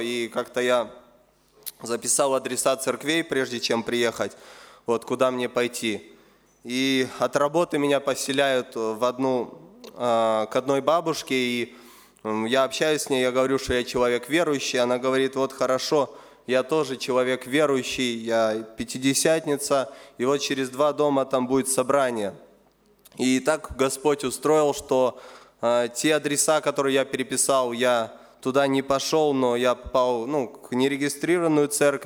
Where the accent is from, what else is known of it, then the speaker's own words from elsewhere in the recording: Ukraine; moved away as an adult; now in Belarus; Я и 18 лет приехал в Беларусь, сам я с Украины.